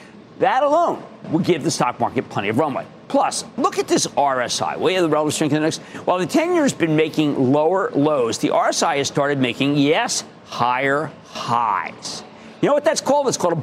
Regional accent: New Jersey, United States; How about we go to Joe in my home state of New Jersey?

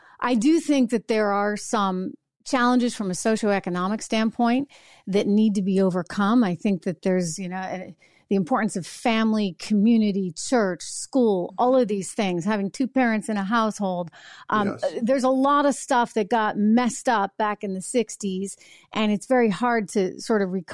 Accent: New Hampshire, United States; I was visiting my hometown in New Hampshire recently and went to my favorite restaurant and I almost fell over.

